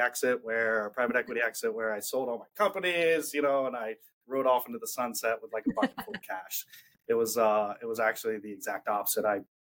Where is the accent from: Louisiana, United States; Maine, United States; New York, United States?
Louisiana, United States; born there; now in Pittsburgh, United States; So I was born in Louisiana. I have four brothers who I'm very close with. I traveled a lot growing up, so I was constantly forced to kind of adapt to new cities and meet new friends.